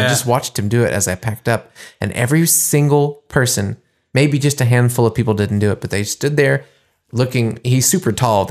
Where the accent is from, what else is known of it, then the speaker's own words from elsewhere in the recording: United States; in my case, playing as an American in those Allgäu towns like Kempten or Zontofen or whatever, or Oberstdorf.